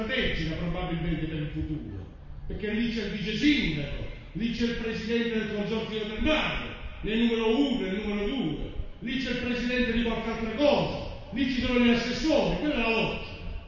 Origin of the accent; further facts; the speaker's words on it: Florence, Tuscany, Italy; born there; io credo che in un comizio non ho mai detto che sono nato a Firenze.